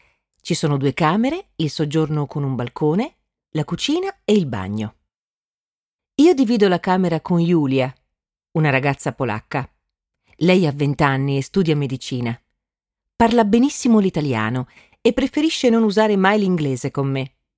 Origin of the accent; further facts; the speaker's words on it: Argentina; Italian is a second language; now in Bologna, Italy; Sono argentina, studio architettura e vivo a Bologna da un anno.